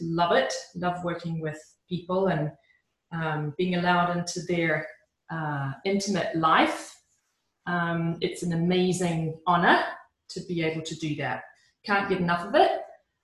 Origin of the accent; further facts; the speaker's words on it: New Zealand; I'm from New Zealand.